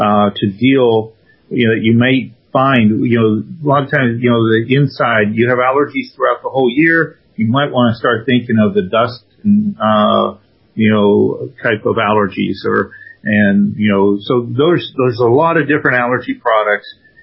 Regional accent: Great Lakes, United States; I grew up in the Great Lakes area, of Ohio, Pennsylvania

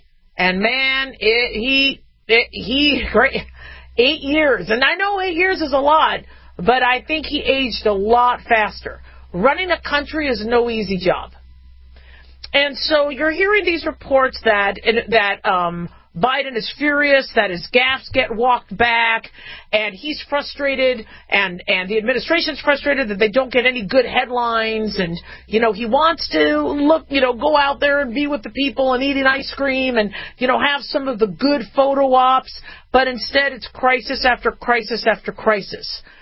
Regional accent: United States; Listen, okay, I'm independent and I'm American.

